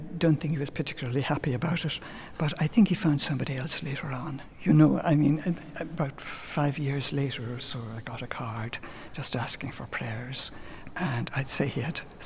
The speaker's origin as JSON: {"language": "English", "town": "Dublin", "region": "Leinster", "country": "Ireland", "said": "I'm a Dubliner."}